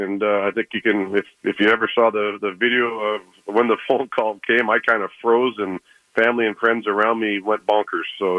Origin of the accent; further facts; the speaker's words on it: Canada; being a Canadian myself